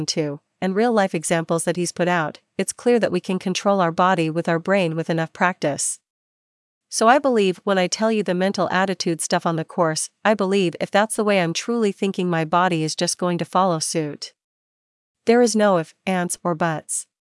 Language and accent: English; Canada; now in United States; there wasn't a lot available as a Canadian in the US.